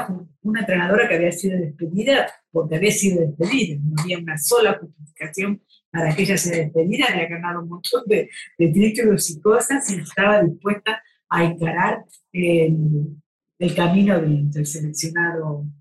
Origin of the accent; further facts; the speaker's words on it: Argentina; Y creo además que, por ejemplo, acaba de morirse en mi país Silvina Luna, una modelo.